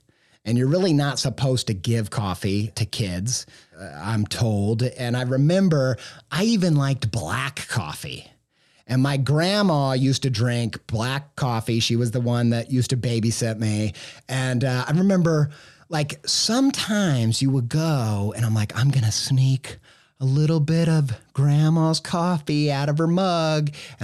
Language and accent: English; Midwest, United States; we talk a lot about Chuck E. Cheese on this podcast because I grew up in the Midwest